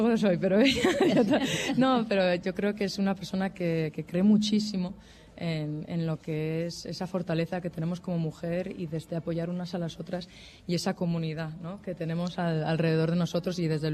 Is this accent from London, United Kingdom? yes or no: yes; London, United Kingdom; moved away as an adult; de hecho yo nací en Londres, vivía ahí estos 18 años